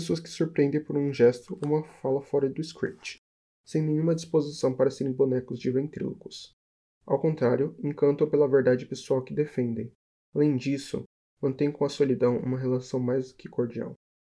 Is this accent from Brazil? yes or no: yes; Bauru, São Paulo, Brazil; sou de Bauru